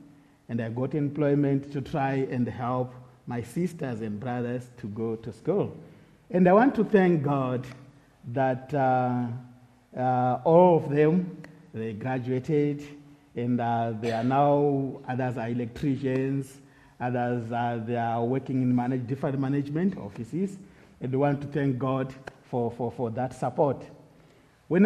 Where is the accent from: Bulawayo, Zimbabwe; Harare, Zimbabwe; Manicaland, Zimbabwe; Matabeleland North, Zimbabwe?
Harare, Zimbabwe; I'm from Harare, Zimbabwe.